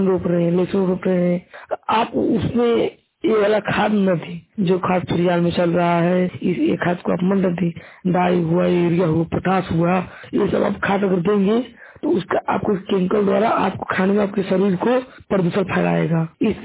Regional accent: Paharpur, Uttar Pradesh, India; मैं जिला गाजीपुर क्षेत्र पहाड़पुर के रहने वाला हूँ।

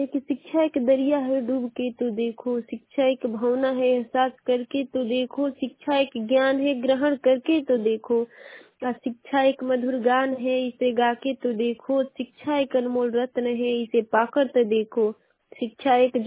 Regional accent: Ballia, Uttar Pradesh, India; और मैं बलिया जिले की निवासी हूँ।

